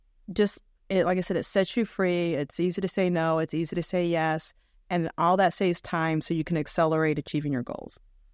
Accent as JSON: {"language": "English", "region": "Florida", "country": "United States", "lives_now": "Illinois, United States", "said": "And so, you know, I come from Florida to Illinois."}